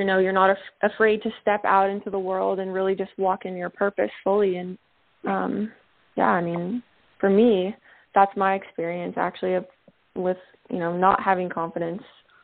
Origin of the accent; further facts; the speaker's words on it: Los Angeles, California, United States; I am from Los Angeles, California.